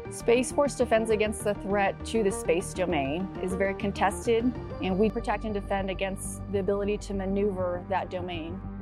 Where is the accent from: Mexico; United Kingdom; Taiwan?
Mexico; now in United States; I emigrated here from Mexico with my mom and my two sisters.